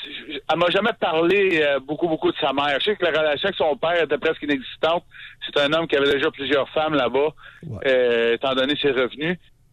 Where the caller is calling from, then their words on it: Montreal, Quebec, Canada; Je suis de Montréal, mais là, je passe par Bellechasse.